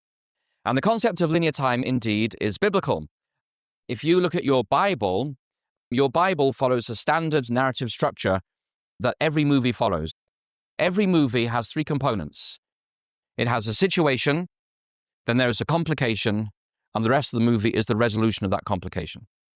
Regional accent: England, United Kingdom; When we were growing up in England, we never had a TV. We go to our grandparents who live in Oxford.

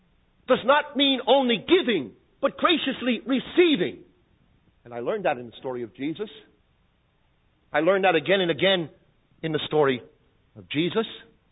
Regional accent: Brooklyn, New York, United States; Now, being where I come from Brooklyn, New York, first I was suspicious.

